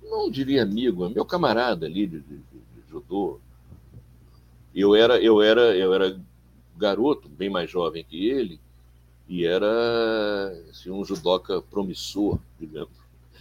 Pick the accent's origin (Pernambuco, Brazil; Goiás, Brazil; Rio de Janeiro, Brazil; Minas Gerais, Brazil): Rio de Janeiro, Brazil; Eu não nasci no Rio, né? Meu pai morreu pernambucano, mas eu fui criado no Rio. Vim para cá muito cedo, fui criado no Rio. Eu fui muito carioca desde então